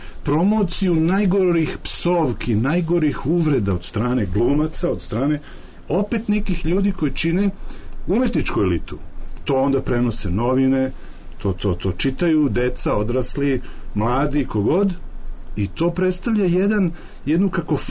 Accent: Serbia; mi smo ljudi Srbi

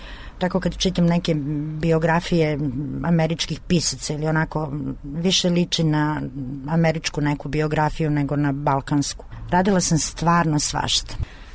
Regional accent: Kragujevac, Šumadija and Western Serbia, Serbia; pošto sam ja rodom iz Kragujevca, ti moji školski drugovi i drugarice tih 90-ih

